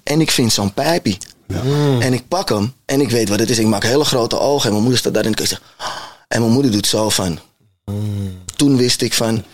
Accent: Netherlands; En ik groeide op in Nederland tussen tuig.

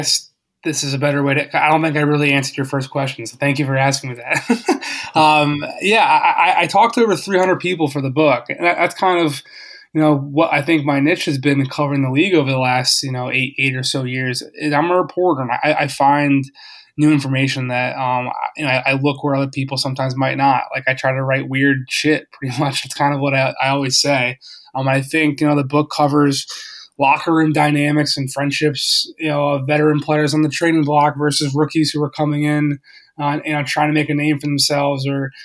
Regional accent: Philadelphia, Pennsylvania, United States; It started with the fact that I'm from Philly originally.

